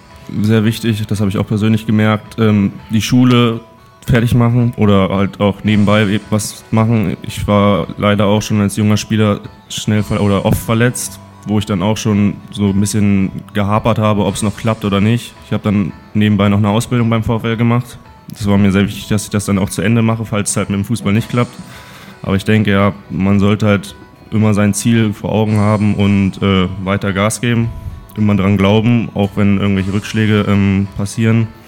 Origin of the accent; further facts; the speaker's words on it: Wolfsburg, Lower Saxony, Germany; Ich komme auch aus Wolfsburg, bin 22 Jahre alt.